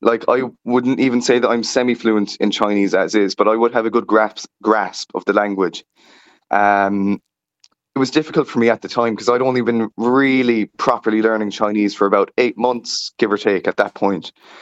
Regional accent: Munster, Ireland; considering that I'm from Kerry and I went to Shanghai

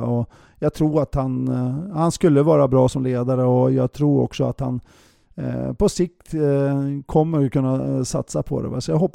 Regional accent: Örnsköldsvik, Västernorrland County, Sweden; eftersom jag är från Övik eller från Bjästa

